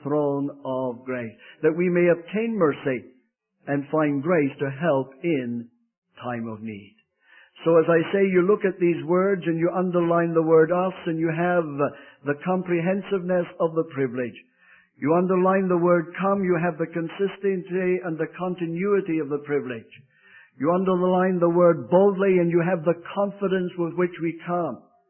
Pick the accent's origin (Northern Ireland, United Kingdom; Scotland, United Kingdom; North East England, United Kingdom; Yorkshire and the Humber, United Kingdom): Scotland, United Kingdom; also born or lived in England; Now, having said that, don't say I'm English, because I'm not English. There's a great difference between a Scotsman and an Englishman.